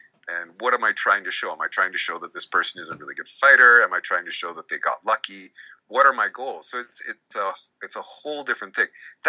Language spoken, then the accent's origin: English; Nova Scotia, Canada; I grew up in Nova Scotia